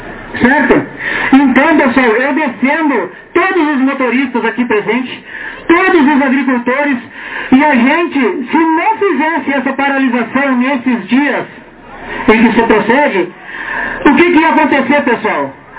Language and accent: Portuguese; Chapecó, Santa Catarina, Brazil; eu sou da cidade de Chapecó, eu estou aqui há uma semana e quatro dias